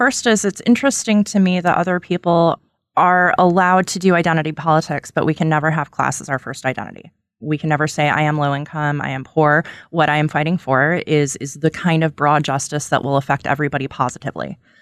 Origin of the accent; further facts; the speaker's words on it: Utah, United States; Like, I'm from Utah, dude. This is a religious state, a hugely religious state.